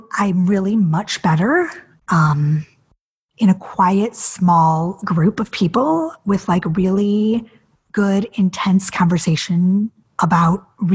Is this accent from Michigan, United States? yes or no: yes; Detroit, Michigan, United States; I grew up in Detroit and I was in musical theater